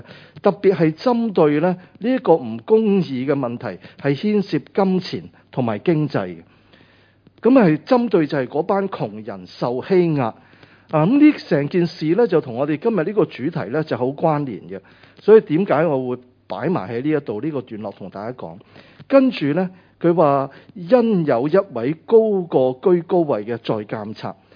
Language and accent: Chinese; Guangdong, China; 我们广东人